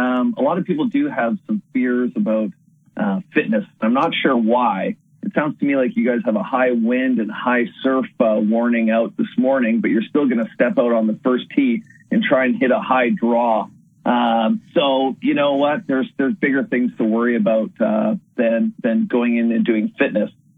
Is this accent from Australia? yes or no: no; Canada; I'm coming from Canada.